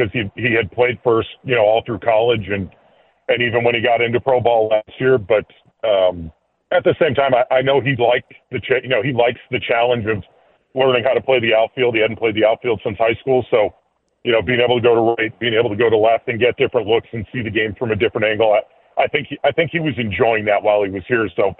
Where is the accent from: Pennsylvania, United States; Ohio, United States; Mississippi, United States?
Pennsylvania, United States; I grew up in Pennsylvania. It's not really the team you root for.